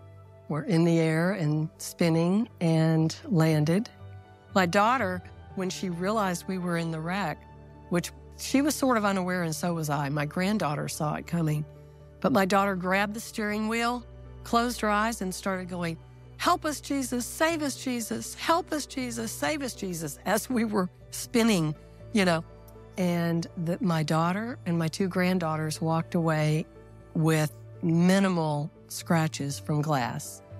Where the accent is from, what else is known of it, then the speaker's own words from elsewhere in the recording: Yukon, Oklahoma, United States; also born or lived in Fort Worth; I'm from Yukon, Oklahoma, just outside of Oklahoma City. But I used to live in Fort Worth